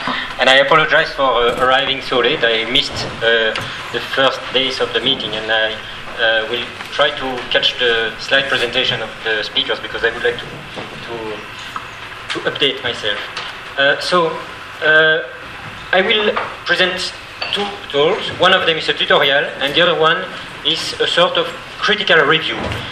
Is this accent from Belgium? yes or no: yes; Belgium; now in Marseille, France; I'm coming from Belgium. I'm Belgian, and I used to work in the Université Libre de Bruxelles in Brussels until last year. And since 1 year, I'm now working in France, in the south of France, in Marseille.